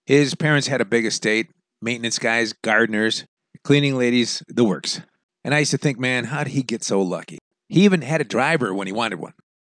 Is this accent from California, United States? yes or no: yes; California, United States; now in Guatemala; I'm from California, and I grew up on motorcycles, so I'm extremely comfortable on them.